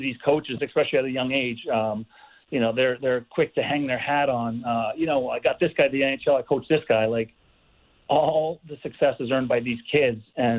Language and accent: English; New York, United States; I grew up with him on Long Island.